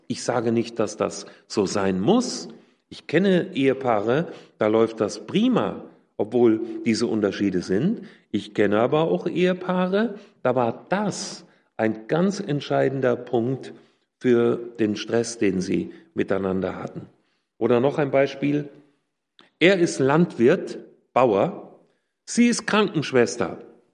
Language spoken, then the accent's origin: German; Hesse, Germany; Ich komme aus Nordhessen, aus der Nähe von Kassel. Und meine Eltern waren ganz schlichte nordhessische Bauers- und Handwerkersleute.